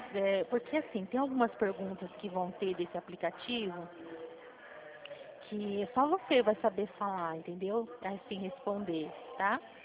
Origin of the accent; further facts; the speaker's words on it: Presidente Prudente, São Paulo, Brazil; Eu sou do interior de São Paulo. É regional de Presidente Prudente, de uma central de Presidente Prudente, tá? Da região de Presidente Prudente. Você percebeu o sotaque?